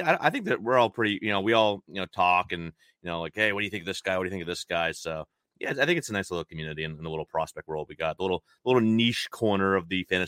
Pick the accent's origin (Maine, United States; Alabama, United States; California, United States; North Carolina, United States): Maine, United States; Yeah, so I born and raised in the state of Maine, never lived outside of Maine in my entire life.